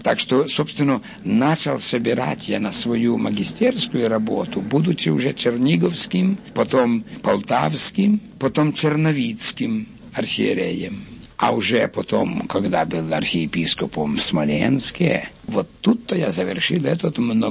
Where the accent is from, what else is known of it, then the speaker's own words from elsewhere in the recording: Volyn Oblast, Ukraine; born there; Родился я на Волыни, в Западной Украине.